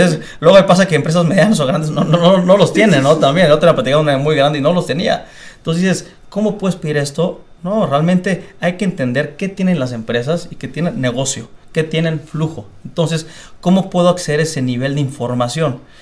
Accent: Mexico; nosotros arrancamos en México, primero porque somos mexicanos, entonces aquí crecimos

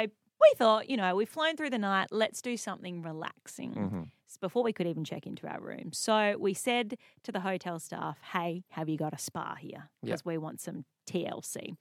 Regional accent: Western Australia, Australia; I'm an AFL girl from way back, Kevvy, because I grew up in Western Australia.

